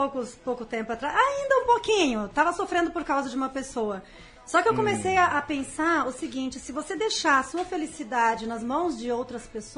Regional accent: Paraná, Brazil; born there; also born or lived in Santa Catarina / Rio Grande do Sul; now in São Paulo, Brazil; Eu nasci no Paraná. Mas eu morei em Santa Catarina.

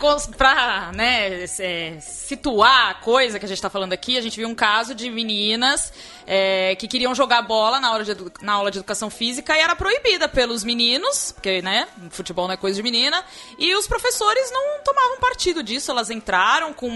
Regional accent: São Paulo, Brazil; Zona Leste, igual eu

